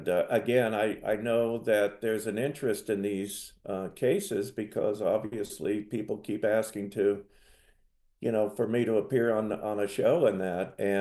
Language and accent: English; Alliance, Ohio, United States; Well, both my wife and I are from Ohio. We met at Ohio State University. I was from Alliance, Ohio, which is Akron-Canton area.